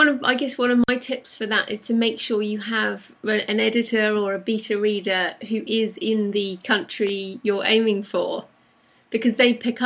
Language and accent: English; England, United Kingdom; You know, I am English, so my natural inclination is to write English.